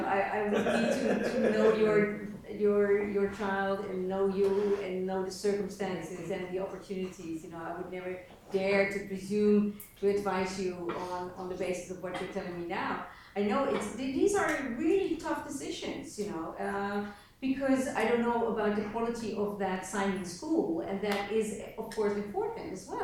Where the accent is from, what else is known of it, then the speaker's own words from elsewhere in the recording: Netherlands; first language Dutch; English is a second language; But it never will happen, because Dutch is our language. It's our identity. So I can use as much English as I want for international communication or for my work and reading, but Dutch is my language.